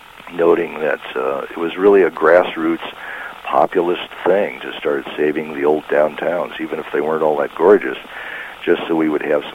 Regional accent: Rockford, Illinois, United States; when I was growing up in Rockford in the 50s

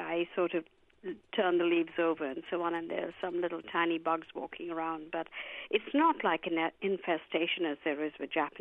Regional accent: India; I'm from India, so I'm very familiar

